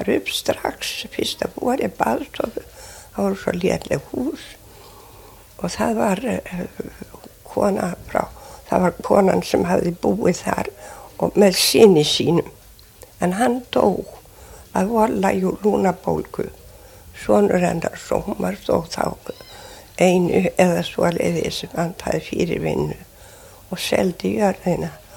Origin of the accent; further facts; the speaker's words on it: Eldjárnsstaðir, Northeastern Region, Iceland; also born or lived in Skálar; Já, ég nú, svo fluttu foreldrar mínir þaðan í Eldjárstaði á Langanesi.